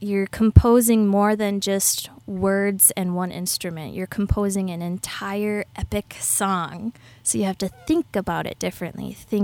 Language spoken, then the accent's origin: English; Renshaw, Minnesota, United States; You could say that. I'm actually from Renshaw. Which is close enough. 20 minutes away, maybe.